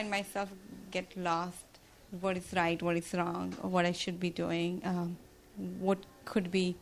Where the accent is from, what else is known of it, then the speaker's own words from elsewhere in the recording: India; I personally went through in my teenage that growing up in India, I saw that my neighbors are worshipping demigods and my parents are going to the Hare Krishna temple